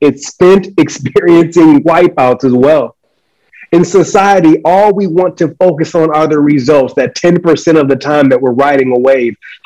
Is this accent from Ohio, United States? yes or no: no; Michigan, United States; now in Los Angeles, United States; I was born and raised in Michigan.